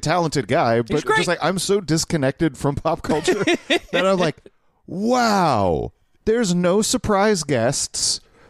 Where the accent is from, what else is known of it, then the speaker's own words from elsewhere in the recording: Missouri, United States; I guess I'm from Missouri, so I should love the Chiefs.